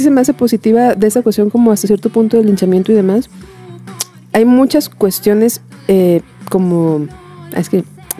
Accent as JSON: {"language": "Spanish", "country": "Mexico", "said": "Somos mexicanos."}